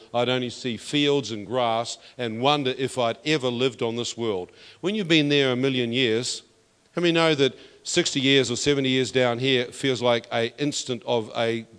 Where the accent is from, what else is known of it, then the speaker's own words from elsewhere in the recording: New Zealand; And I'm a Kiwi.